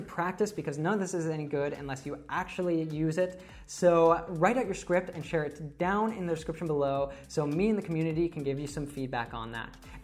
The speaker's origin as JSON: {"language": "English", "region": "Colorado", "country": "United States", "tie": "born or raised there", "lives_now": "Barcelona, Spain", "said": "I was born and raised in Colorado, where I studied international affairs at the University of Colorado. I now currently live in Barcelona."}